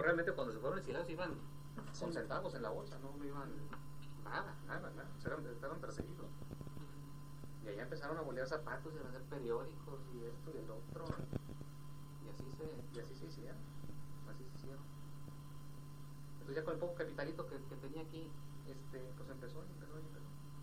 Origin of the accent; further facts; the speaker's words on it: Tijuana, Baja California, Mexico; also born or lived in San Diego; nací el 15 de marzo de 1945 en la ciudad de San Diego, California, por accidente. Realmente soy tijuanense de toda la vida y no se diga que ciudadano mexicano.